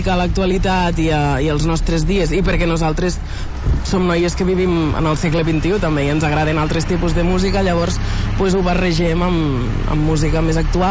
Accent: Catalonia, Spain; som tres noies de Ponent, de la nostra terra

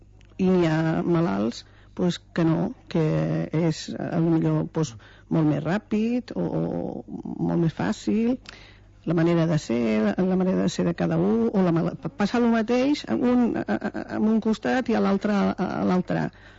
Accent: Tarragona, Catalonia, Spain; jo visco a Tarragona i soc de Tarragona

